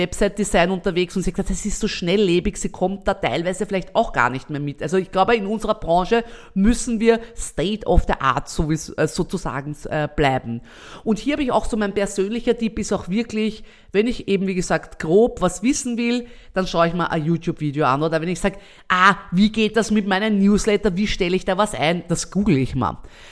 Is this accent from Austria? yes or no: yes; Austria; Ich habe das Gefühl, das ist mehr in Deutschland als bei uns in Österreich hier gang und gäbe.